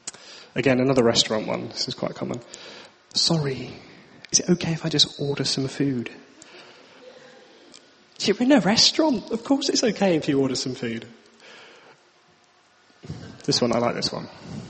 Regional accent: United Kingdom; I think we're very good as British people at being kind of persevering with things as they are, just dealing with it.

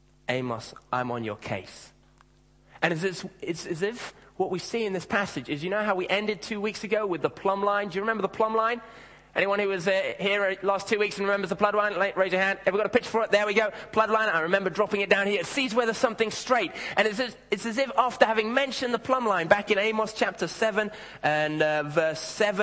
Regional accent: England, United Kingdom; We think we'd, as the English kind of be used to by now, having our hopes kind of raised and then dashed to pieces by our sporting teams.

